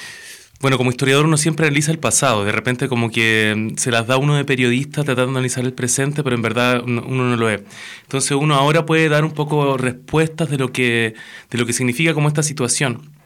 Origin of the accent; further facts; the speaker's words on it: Chile; te pongo el caso por ejemplo de Chile, que es de donde vengo.